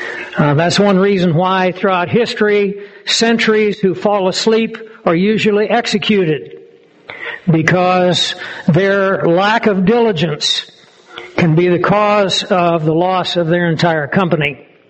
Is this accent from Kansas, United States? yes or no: yes; Kansas, United States; I was born in Emporia. I grew up on a ranch down in Chase County. And every time I have the opportunity to come back to Kansas